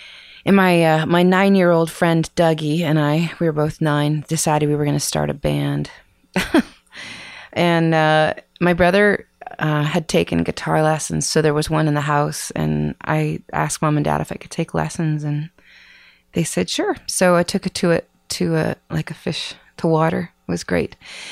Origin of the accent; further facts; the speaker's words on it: Saskatoon, Saskatchewan, Canada; moved away as an adult; Well, originally, I am from Saskatoon, Saskatchewan, and left there when I was 21.